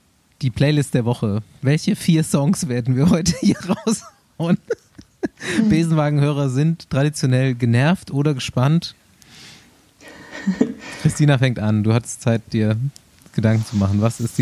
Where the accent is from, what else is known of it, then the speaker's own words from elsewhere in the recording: Bavaria, Germany; Also ich komme aus Unterfranken